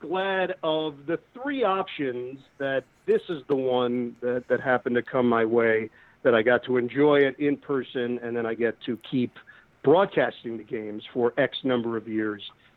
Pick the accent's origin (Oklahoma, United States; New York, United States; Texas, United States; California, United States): New York, United States; New York City; Yeah, I grew up in New York in Queens, Forest Hills